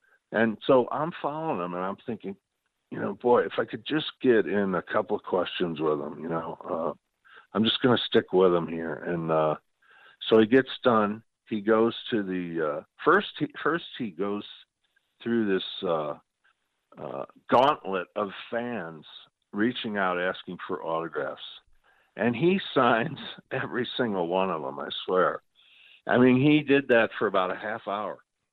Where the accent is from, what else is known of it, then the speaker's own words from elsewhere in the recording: St. Louis, Missouri, United States; from St. Louis.